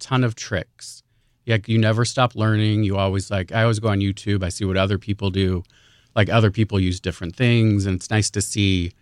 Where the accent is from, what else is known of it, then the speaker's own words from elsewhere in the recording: St. Charles, Missouri, United States; I'm from St. Charles, Missouri, St. Louis area.